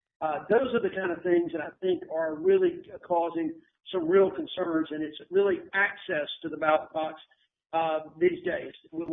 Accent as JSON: {"language": "English", "region": "the South", "country": "United States", "tie": "born or raised there", "said": "I think growing up in the South and coming of age in the 60s, in early 70s, you just open your eyes to a lot of things."}